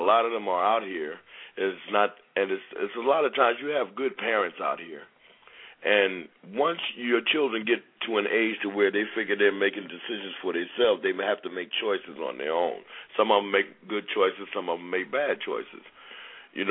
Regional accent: Toledo, Ohio, United States; I'm from Toledo, Ohio. … I represent Family Baptist Church

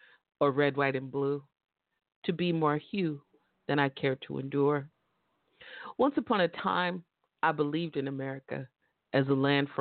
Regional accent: California, United States; I grew up in Northern California

